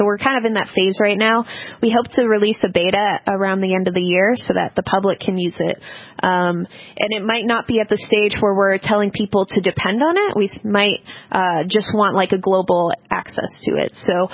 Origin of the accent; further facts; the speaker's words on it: Massachusetts, United States; now in San Francisco, United States; I'm actually from Massachusetts and recently moved to San Francisco just for a change.